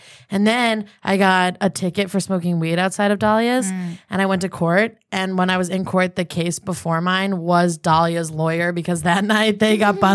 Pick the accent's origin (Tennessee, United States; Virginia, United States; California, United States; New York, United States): New York, United States; Albany; I'm from Albany, and we did that too.